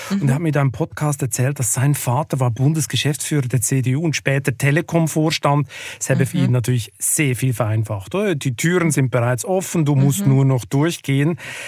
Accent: Lucerne, Switzerland; ich bin ja in Luzern aufgewachsen, am See

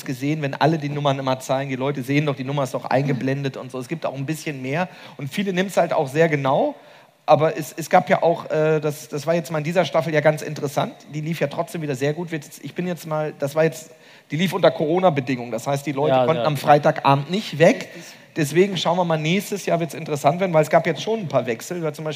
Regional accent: Romania; Als Rumänin, die du ja auch bist, möchte ich es formulieren

